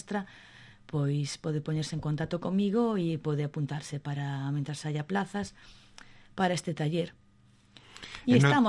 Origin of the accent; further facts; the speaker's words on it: Barallobre, Galicia, Spain; son de Barallobre de toda a vida, que nací en Barallobre